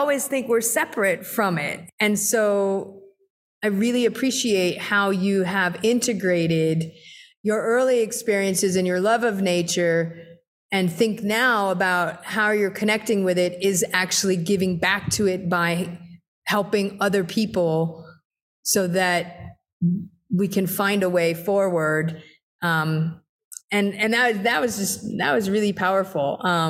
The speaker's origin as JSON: {"language": "English", "region": "Florida", "country": "United States", "tie": "born or raised there", "said": "I was thinking about when I grew up in South Florida."}